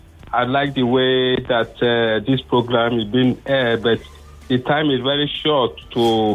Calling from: Ikorodu, Lagos, Nigeria; I'm calling from Ikorodu.

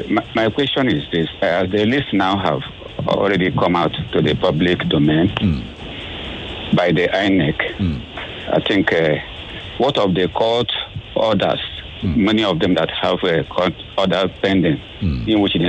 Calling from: Nigeria; I'm calling from Maboro.

